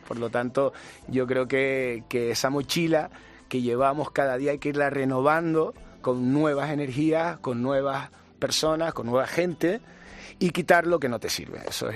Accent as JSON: {"language": "Spanish", "region": "Canary Islands", "country": "Spain", "moved": "yes", "lives_now": "Madrid, Spain", "said": "Me siento muy canario, muy, muy tinerfeño. Mira el acento que tengo después de 20 años."}